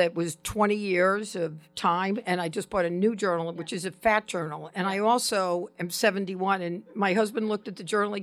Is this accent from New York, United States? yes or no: yes; New York, United States; I'm from New York, there are none.